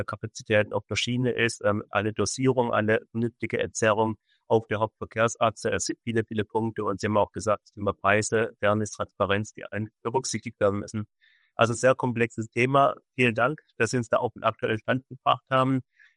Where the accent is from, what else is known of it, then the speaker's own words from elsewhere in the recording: Stuttgart, Baden-Württemberg, Germany; Ich komme aus dem Stuttgarter Raum